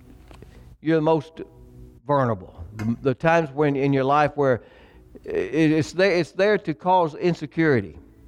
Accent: United States; But it didn't change the fact that I'm still an American.

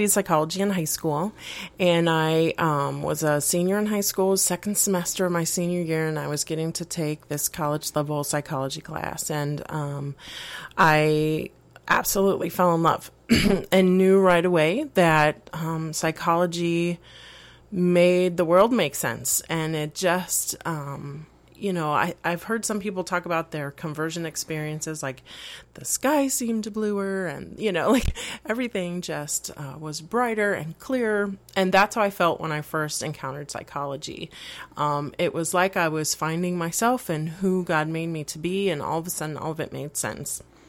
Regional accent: Mexico City, Mexico; also born or lived in Puerto Rico; I was born in Puerto Rico and raised primarily in Mexico City. So I'm Spanish speaking and bicultural in that sense, a little bit different because I was raised in a different culture.

